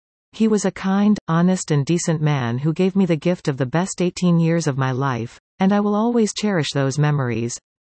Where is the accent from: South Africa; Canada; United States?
Canada; Osoyoos, British Columbia; as well as a month-long vacation in my hometown of Osoyoos every May.